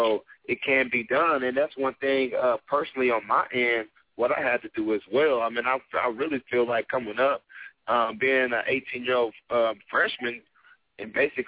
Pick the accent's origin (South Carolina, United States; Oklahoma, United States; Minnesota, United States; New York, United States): Oklahoma, United States; And then you know I'm originally from Oklahoma